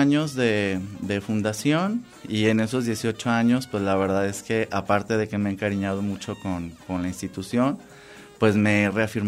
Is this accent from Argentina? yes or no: no; La Huerta, Jalisco, Mexico; also born or lived in Tomatlán; Soy originario de un pueblo de la costa de Jalisco, se llama La Huerta.